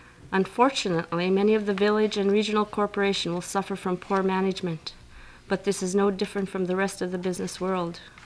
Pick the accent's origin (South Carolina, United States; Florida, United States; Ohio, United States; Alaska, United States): Alaska, United States; Dillingham; I was born and raised in Dillingham.